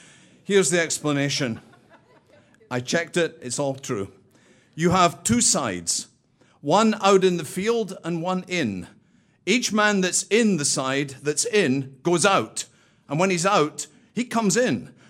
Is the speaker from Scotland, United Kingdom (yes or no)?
yes; Scotland, United Kingdom; now in Chicago, United States; before people realize from the accent that I really do not originate from Chicagoland, and I'm Scottish.